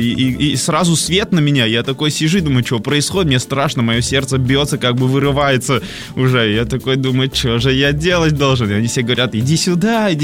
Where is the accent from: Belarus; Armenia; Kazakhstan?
Armenia; Russian is a second language; now in Russia; Я, конечно же, отказался, потому что это был 2005 год, я не говорил по-русски, я приехал с Армении, закончил школу там, не говорил по-русски